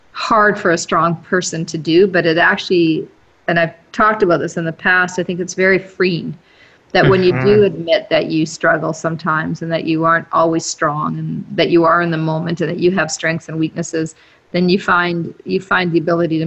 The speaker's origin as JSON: {"language": "English", "country": "South Africa", "tie": "born or raised there", "said": "I'm from South Africa, so I was raised in a very volatile nation that during apartheid."}